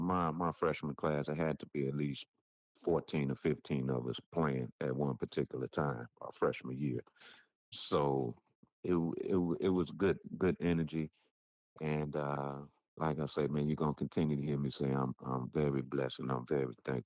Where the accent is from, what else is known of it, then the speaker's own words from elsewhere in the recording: Chicago, Illinois, United States; also born or lived in New York; now in Wyoming, United States; people always try to laugh at me to know that I'm from Chicago, know that I lived in New York.